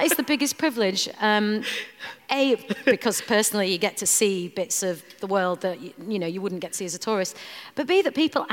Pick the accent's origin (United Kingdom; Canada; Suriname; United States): United Kingdom; Bradford, Yorkshire and the Humber; So I grew up in Bradford and in Yorkshire.